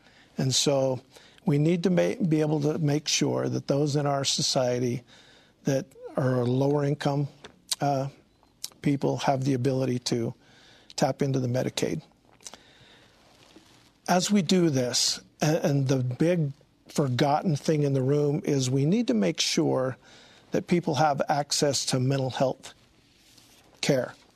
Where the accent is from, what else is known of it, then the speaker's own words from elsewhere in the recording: Utah, United States; I grew up in Davis County, lived most of my married life in Weber County. I live in the Cache Valley now.